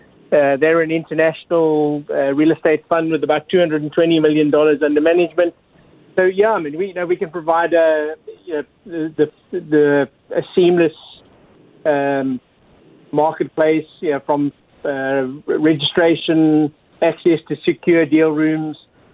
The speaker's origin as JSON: {"language": "English", "country": "South Africa", "said": "I'm originally from South Africa"}